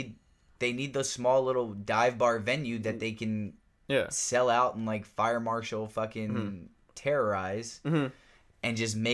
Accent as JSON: {"language": "English", "town": "Baltimore", "region": "Maryland", "country": "United States", "said": "I'm from Baltimore, Maryland. So, like, I've been to, like, small little venues and concerts"}